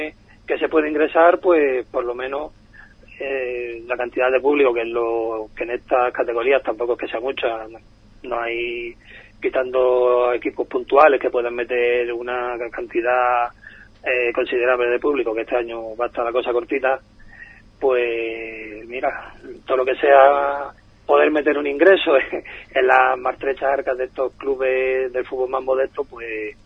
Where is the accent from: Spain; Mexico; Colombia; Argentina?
Spain; Encinasola, Andalusia; yo fui presidente de un club de aquí de mi pueblo, de Encinasola